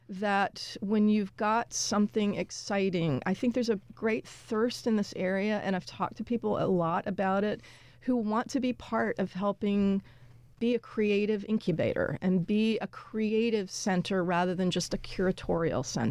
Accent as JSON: {"language": "English", "region": "the South", "country": "United States", "said": "I'm a Southerner"}